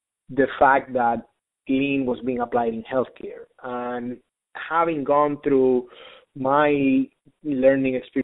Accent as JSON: {"language": "English", "country": "Puerto Rico", "said": "So yes, I am originally from Puerto Rico."}